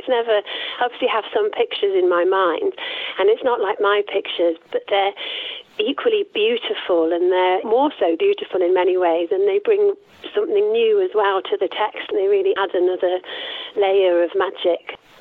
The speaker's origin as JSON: {"language": "English", "region": "Wales", "country": "United Kingdom", "tie": "born or raised there", "lives_now": "Lake District, United Kingdom", "said": "I grew up in South Wales near the coast, so there's obviously beautiful beaches. And I've lived in a few places, but I've lived in the Lake District now, gosh, for over, it must be 16 years now, I think."}